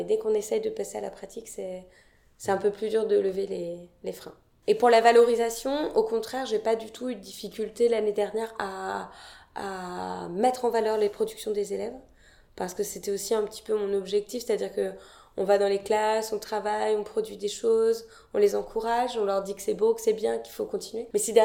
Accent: Dinan, Brittany, France; je suis née à Dinan, j'ai grandi à Dinan.

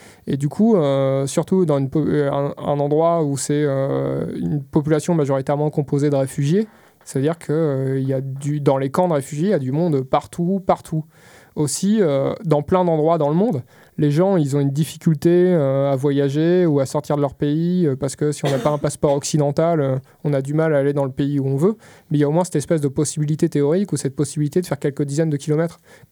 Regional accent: France; j'étais quand même souvent interpellé en tant que Français

